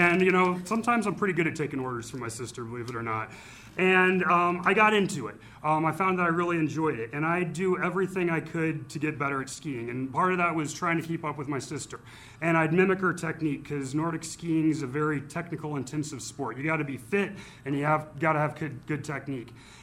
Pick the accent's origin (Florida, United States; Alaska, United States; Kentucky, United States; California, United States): Alaska, United States; Fairbanks; We grew up in Fairbanks, and she kind of took the state by storm